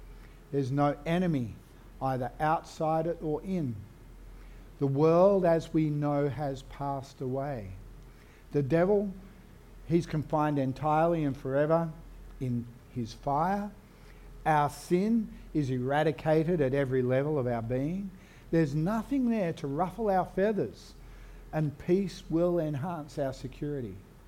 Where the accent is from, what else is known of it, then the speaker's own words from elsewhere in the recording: Australia; Oh yeah, I'm an Aussie, I'm a Christian.